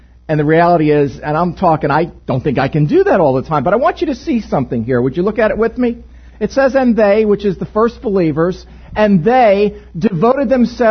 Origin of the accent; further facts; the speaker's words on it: New Jersey, United States; accent: Jersey; Pardon my Jersey accent, whatever that was.